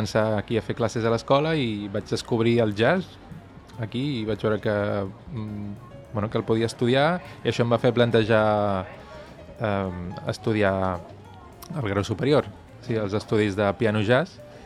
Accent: Sitges, Catalonia, Spain; also born or lived in Brussels; jo sóc de Sitges, vaig començar a tocar el piano amb 6 anys

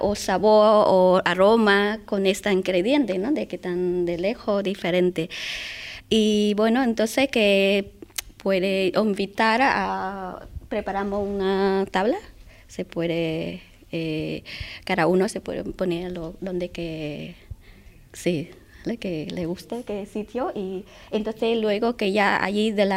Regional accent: Cambodia; Spanish is a second language; soy de Camboya, tengo 40 años y nací en noreste de Camboya, de un pueblo pequeño.

